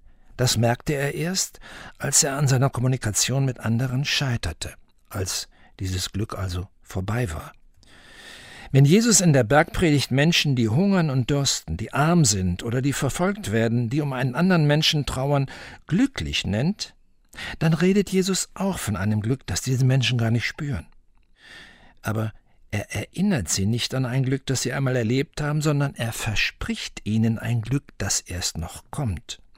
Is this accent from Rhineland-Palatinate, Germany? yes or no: no; Saarland, Germany; Nicht nur als Saarländer will ich mir das zu Herzen nehmen.